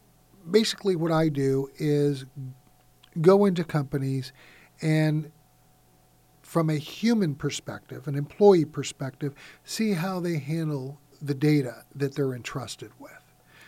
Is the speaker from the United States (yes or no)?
yes; Pomona, California, United States; I grew up in Pomona, California. It's a city on the eastern edge of Los Angeles County. I was born at Pomona Valley Community Hospital on June 11th, 1963, and was basically raised in Pomona all of my life.